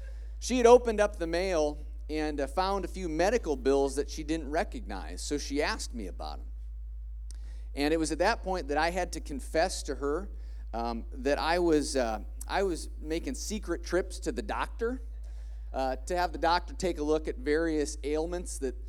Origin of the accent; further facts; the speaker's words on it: Spencer, Iowa, United States; My family and I had traveled from my hometown of Spencer. Can I hear it from Northwest Iowa? Anyone? There it is. We traveled down from Northwest Iowa for the Iowa State Fair.